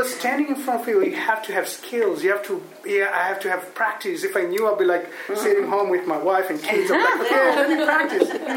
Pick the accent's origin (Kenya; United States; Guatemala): Kenya; I'm originally from Kenya.